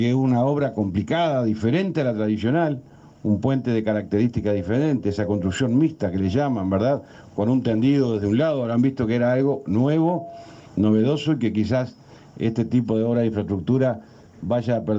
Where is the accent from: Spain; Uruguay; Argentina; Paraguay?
Uruguay; como un uruguayo más